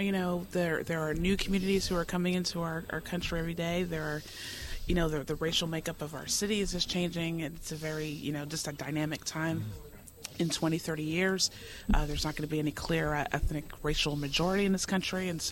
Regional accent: New Jersey, United States; You know, I'm from New Jersey, and there used to be lots of, you know, very, you know, sort of liberal, quote unquote, Republicans

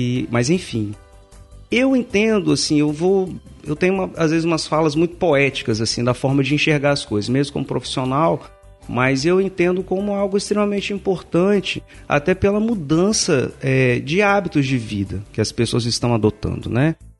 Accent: Vitória, Espírito Santo, Brazil; É então, sou nascido e criado em Vitória mesmo, apaixonado pelo nosso estado, que é fantástico.

